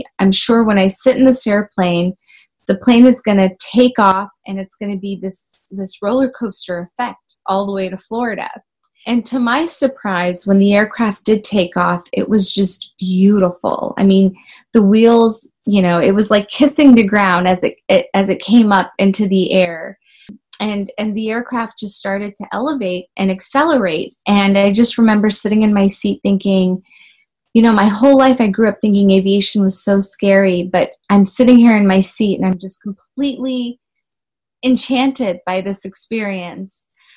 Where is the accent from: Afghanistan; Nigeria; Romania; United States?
Afghanistan; English is a second language; I've definitely become more Americanized, but my beginning, I come from Afghanistan, born in a refugee camp